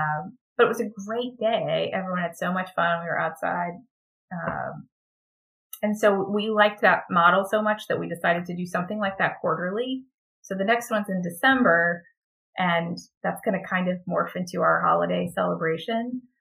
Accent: Texas, United States; I'm from Texas. We like to think we're our own country.

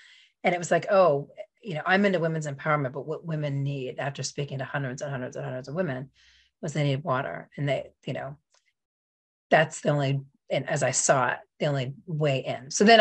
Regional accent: Pittsburgh, Pennsylvania, United States; I mean, I grew up in Pittsburgh in the 80s. Like, people were like, they didn't even know where Africa was on the map.

